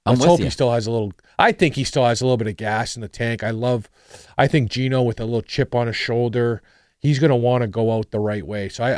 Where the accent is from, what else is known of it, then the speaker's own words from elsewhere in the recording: Sault Ste. Marie, Ontario, Canada; Sault Ste. Marie, Ontario. But I played in the OHL too. Yeah. I played in my hometown.